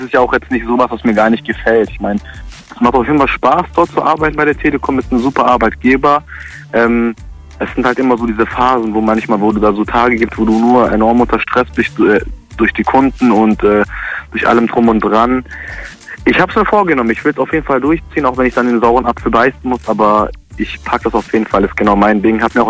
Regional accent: Trier, Rhineland-Palatinate, Germany; ich bin 19 Jahre alt und komme aus Trier.

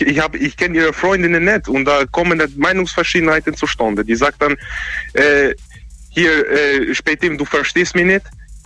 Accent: Kosovo; moved away as an adult; Ich komme aus dem Kosovo.

